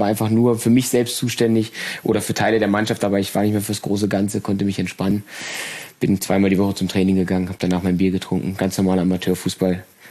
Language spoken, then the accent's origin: German; Brandenburg, Germany; born there; now in Leipzig, Germany; Also ich lebe zwar seit 20 Jahren jetzt in Leipzig, in Sachsen, bin aber gebürtig aus Brandenburg, aus der Nähe von Berlin.